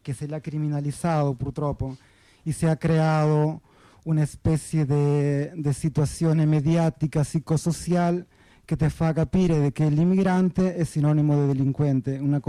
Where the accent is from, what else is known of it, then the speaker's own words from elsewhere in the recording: Peru; Italian is a second language; innanzitutto parlo anche come un lavoratore emigrante, sono del Perù